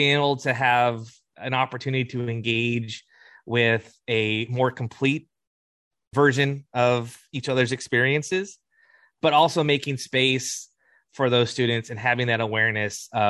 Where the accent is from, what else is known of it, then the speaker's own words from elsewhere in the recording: California, United States; I am Wukchumni and I am an American.